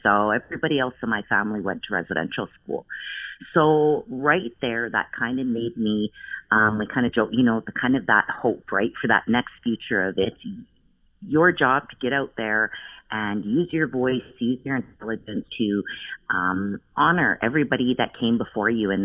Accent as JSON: {"language": "English", "town": "Williams Lake", "region": "British Columbia", "country": "Canada", "said": "I'm originally from the Williams Lake First Nation, but I've called the beautiful territory of the Kwaitli-Tene my home for on and off about 27 years."}